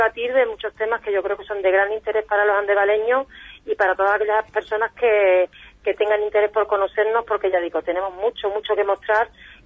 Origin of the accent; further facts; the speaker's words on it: Andalusia, Spain; Yo soy una apasionada de mi pueblo y de mi comarca.